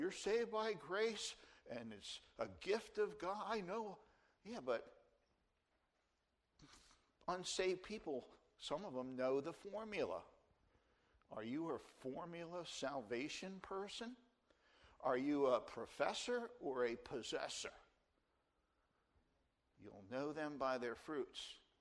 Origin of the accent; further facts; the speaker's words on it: New Jersey, United States; accent: New Jersey; That's my New Jersey accent from way back when.